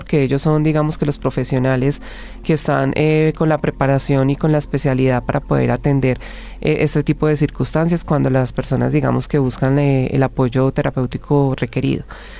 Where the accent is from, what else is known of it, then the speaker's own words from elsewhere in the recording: Armenia, Quindío, Colombia; yo soy de Armenia, pero me fui a estudiar a Manizales